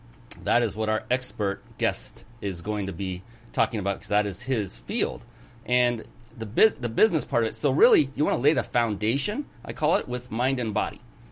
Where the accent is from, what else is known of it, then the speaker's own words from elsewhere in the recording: West Coast, United States; He actually flew me out back east. I'm from the West Coast.